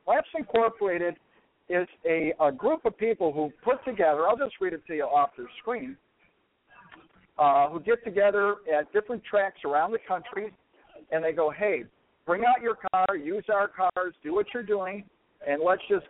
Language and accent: English; Elmhurst, Illinois, United States; Boy, I grew up in Elmhurst. I love this place, the place you ought to be, okay?